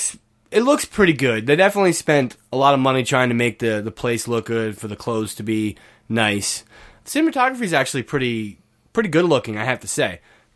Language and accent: English; United States; unfortunately I'm American and ignorant.